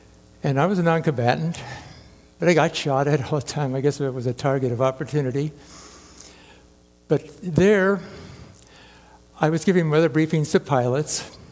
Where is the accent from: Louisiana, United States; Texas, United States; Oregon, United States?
Oregon, United States; Eugene; I grew up in Eugene, Oregon, and my family didn't really go to church